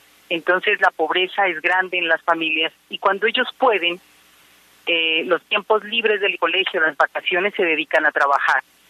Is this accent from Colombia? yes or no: yes; Colombia; Los colombianos y todo el mundo en este momento estamos queriendo ayudar